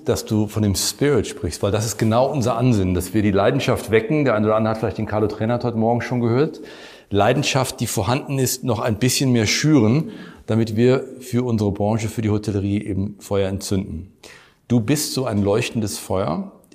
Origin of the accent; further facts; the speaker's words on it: Cologne, North Rhine-Westphalia, Germany; das ist für mich als Kölner schwer zu sagen